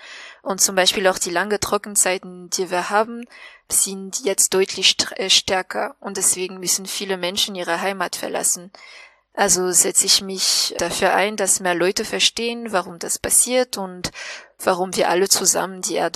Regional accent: Madagascar; German is a second language

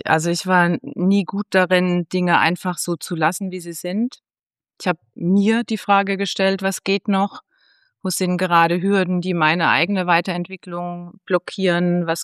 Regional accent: Rhineland-Palatinate, Germany; hast du schon gesagt. Ich bin ein Pfälzer Kind. Ich wohne in der Pfalz an der schönen Weinstraße.

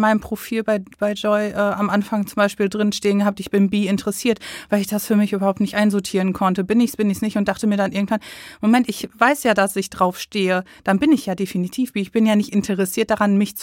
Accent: North Rhine-Westphalia, Germany; Ich komme auch aus dem Ruhrgebiet, bin jetzt frisch 36

